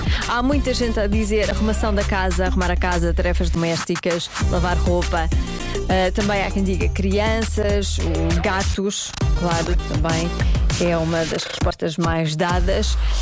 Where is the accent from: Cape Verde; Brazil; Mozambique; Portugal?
Portugal; Somos portugueses ou não somos?